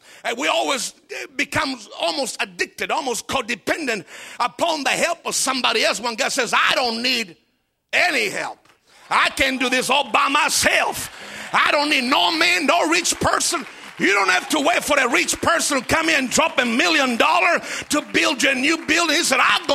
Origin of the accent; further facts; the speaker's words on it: Italy; moved away; Because I was born and raised in Italy.